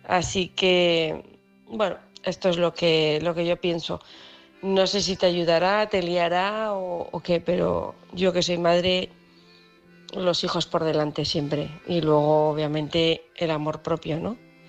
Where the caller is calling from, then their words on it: Huesca, Aragon, Spain; de Huesca.